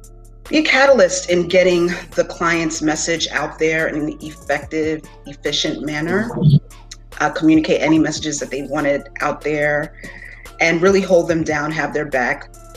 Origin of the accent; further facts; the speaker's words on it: New York, United States; And she said, honey, where are you from? And I said, I'm from New York. She said, you got to go back home.